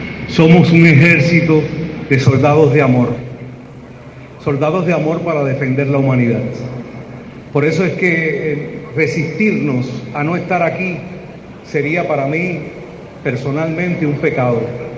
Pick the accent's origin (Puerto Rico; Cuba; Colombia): Cuba; yo les digo que a mí, que soy un maestro, cubano, me gusta que me aplaudan.